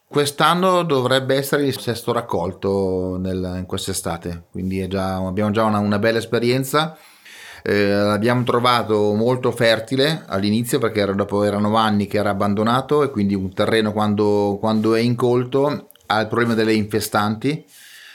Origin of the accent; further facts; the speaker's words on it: Lombardy, Italy; io sono brianzolo, quindi conosco molto bene le dinamiche del nord Milano, meno quelle del sud.